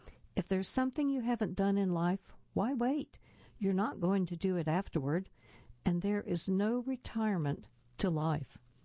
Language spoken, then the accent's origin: English; Oklahoma, United States; Growing up in Oklahoma, everything had been flat, so Mom built me a treehouse to stare at the stars.